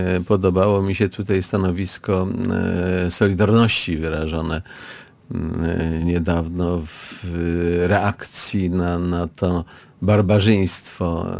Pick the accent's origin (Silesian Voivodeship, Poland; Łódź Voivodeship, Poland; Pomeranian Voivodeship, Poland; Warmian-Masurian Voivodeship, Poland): Pomeranian Voivodeship, Poland; Gdynia; ja co prawda wywodzę się z Gdyni